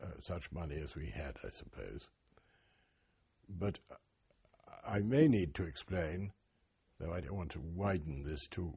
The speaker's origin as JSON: {"language": "English", "town": "Darlington", "region": "North East England", "country": "United Kingdom", "tie": "born there", "said": "I was born in Darlington, County Durham."}